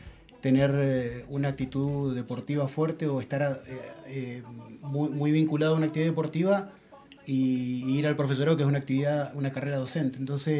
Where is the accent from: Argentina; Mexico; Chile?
Argentina; San Martín, Mendoza; Yo no soy oriundo de acá, soy de San Martín, de acá de Mendoza